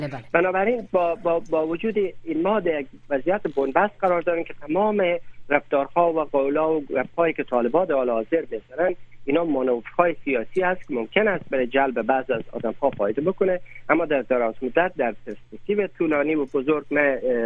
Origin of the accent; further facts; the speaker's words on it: Afghanistan; ما افغان هستیم